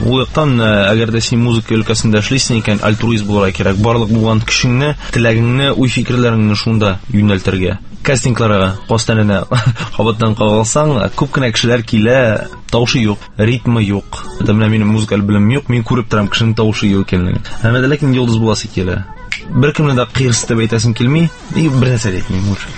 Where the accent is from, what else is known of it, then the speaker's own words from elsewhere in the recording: Kazan, Tatarstan, Russia; born there; мен туған Қазанда тудым.